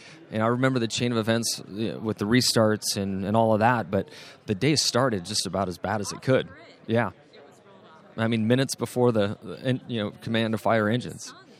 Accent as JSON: {"language": "English", "region": "California", "country": "United States", "tie": "born or raised there", "said": "So I grew up in Southern California, raced dirt bikes."}